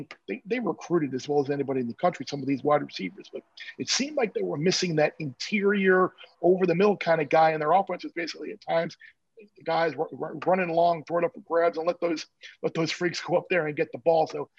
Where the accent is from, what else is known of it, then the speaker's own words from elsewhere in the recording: New York, United States; I was the kid growing up in New York, keeping score in my scorebook for a Yankees game during the summer in 1980.